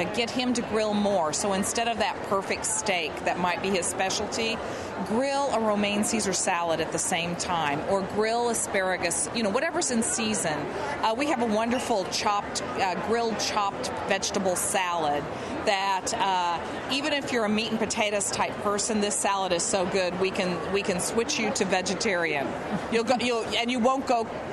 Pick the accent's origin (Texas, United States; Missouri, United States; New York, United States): Missouri, United States; Kansas City; And along the way, as I was growing up in Kansas City, I met this transplant from Ohio that boiled her ribs.